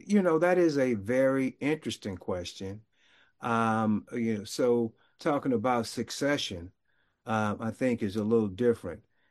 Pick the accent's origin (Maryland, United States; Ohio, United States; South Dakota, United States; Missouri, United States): Missouri, United States; University City; My hometown of University City, St. Louis, has more Chinese businesses in a mile square block than there are Black businesses in that town.